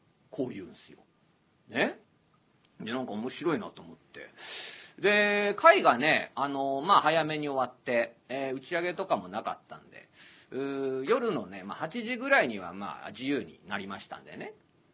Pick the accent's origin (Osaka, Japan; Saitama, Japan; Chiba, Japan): Saitama, Japan; Wako; まあ、僕、埼玉の和光市ですけどね。